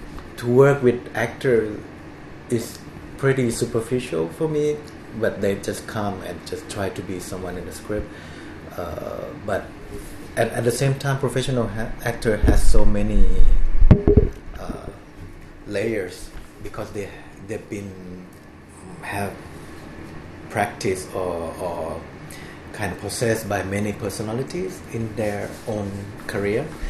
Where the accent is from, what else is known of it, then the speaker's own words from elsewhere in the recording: Thailand; Yeah, and Thailand is a big ally, and I remember going to this American place in this, my hometown, and watched King Kong, black and white movie